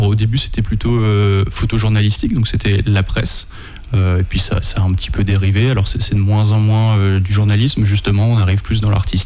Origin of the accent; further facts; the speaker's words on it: Île-de-France, France; Alors, je viens de région parisienne. J'habite là-bas la majeure partie du temps, sauf quand je voyage justement pour la photographie.